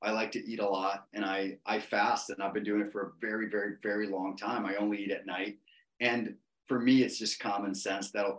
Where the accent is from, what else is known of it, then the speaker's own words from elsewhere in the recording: Costa Rica; So I'm from Costa Rica, right?